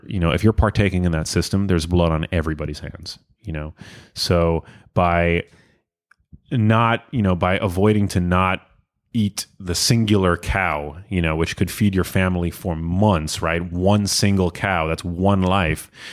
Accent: New York City, New York, United States; We grew up in New York City.

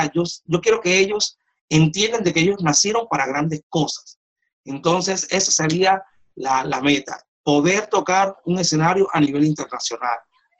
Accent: San Basilio de Palenque, Bolívar, Colombia; me siento orgullosa también de mi pueblo natal, que es San Basilio de Palenque

